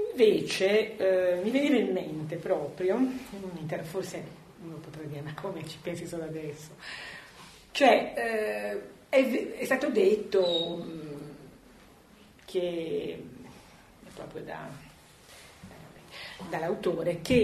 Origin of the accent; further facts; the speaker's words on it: Stradella, Lombardy, Italy; io sono di Stradella